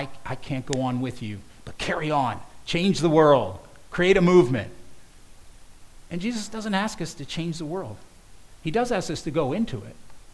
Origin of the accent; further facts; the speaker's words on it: United States; This is not how I think. I'm an American, I'm an individual.